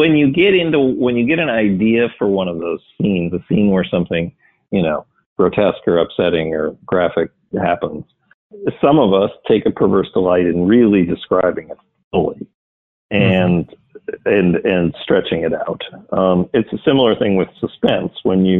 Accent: Wisconsin, United States; Oh, well, I grew up in Wisconsin.

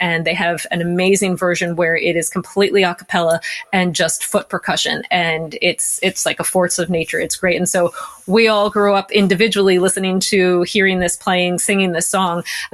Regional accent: Philadelphia, Pennsylvania, United States; So we're from the Philly area. We're based in the Philly area

